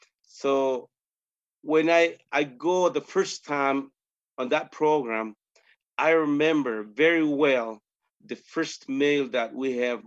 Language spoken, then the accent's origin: English; Guatemala; from Guatemala, and I'm pastoring two churches, actually.